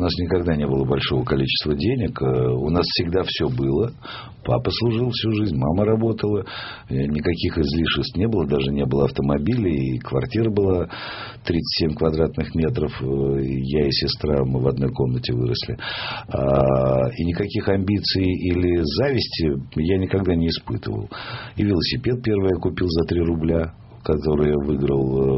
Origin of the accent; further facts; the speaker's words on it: Ukraine; accent: Ukrainian; сказали, что я говорю с украинским акцентом.